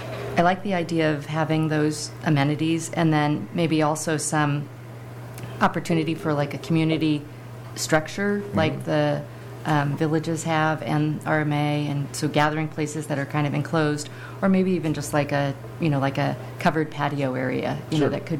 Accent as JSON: {"language": "English", "town": "Sacramento", "region": "California", "country": "United States", "said": "And I'm from East Sacramento, and there is a park in East Sacramento that has a water feature that is for, you know, toddlers and things."}